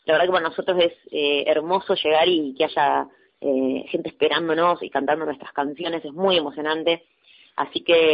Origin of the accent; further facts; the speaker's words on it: Córdoba, Argentina; Nosotros somos del interior, o sea, somos de Córdoba